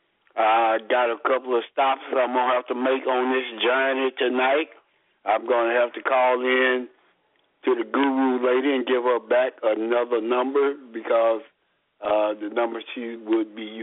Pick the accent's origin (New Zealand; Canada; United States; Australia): United States; Bonton, Texas; As most of you already know, I am from Bonton.